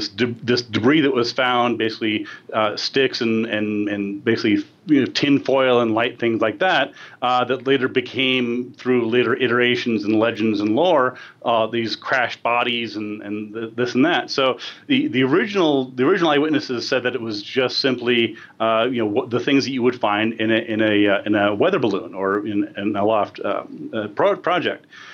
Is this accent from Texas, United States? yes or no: no; New Mexico, United States; the one about the supposed base, underground base under Dulce, New Mexico, which is in my home state in the northern part.